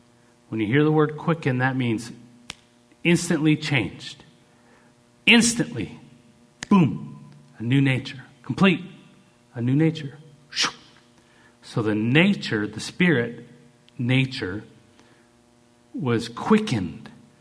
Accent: Canada; I'm Canadian. I never had biscuit or gravy until I was in my 20s.

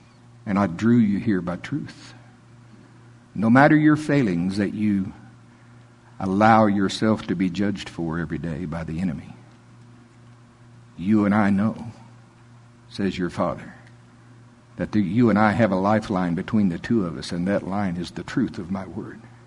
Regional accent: United States; Because I'm from Pottawatomie County.

